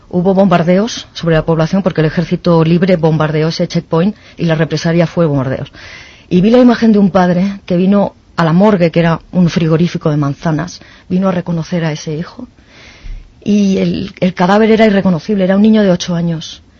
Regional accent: Granada, Andalusia, Spain; ¿Sabes una cosa? Yo soy de Granada.

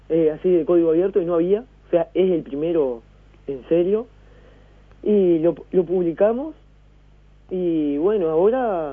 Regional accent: Paysandú, Uruguay; por una cuestión de que yo soy de Paysandú

